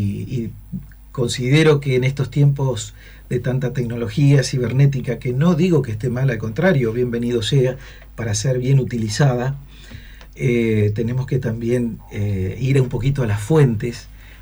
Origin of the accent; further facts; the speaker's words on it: Maciá, Entre Ríos, Argentina; Yo era muy futbolero, muy de jugar al fútbol, como todo argentino. Y en Maciá, donde nosotros vivíamos, al lado había un sitio baldío.